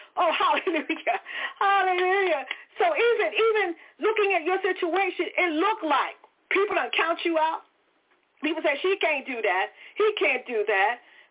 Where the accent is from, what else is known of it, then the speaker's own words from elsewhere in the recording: Philadelphia, Pennsylvania, United States; I'm a city girl. She was born in the country. She's from Alabama. I'm from Philly. But we met at the church when I moved to Virginia.